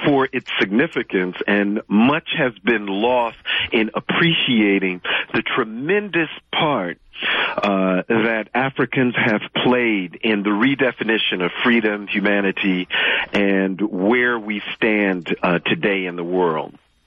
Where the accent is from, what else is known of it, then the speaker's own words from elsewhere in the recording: Oakland, California, United States; I grew up in Tasfarenga, which is right down the street from one of the Panthers' offices. Went to Highland Elementary School and Oakland High School.